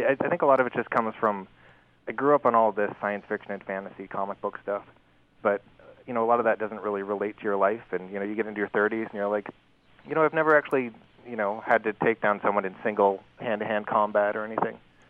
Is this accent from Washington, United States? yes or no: yes; Seattle, Washington, United States; moved away as an adult; now in Vancouver, Canada; Yeah, I grew up in Seattle, and I moved up here because I married a Canadian lady.